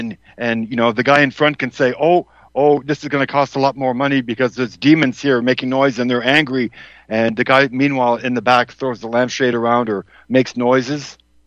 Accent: Massachusetts, United States; There's another moron from my home state.

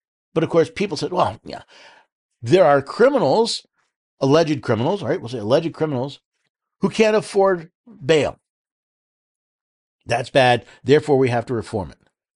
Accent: New York City, New York, United States; New York City, again, I was born in New York City. I lived there for the first 10, 11 years of my life.

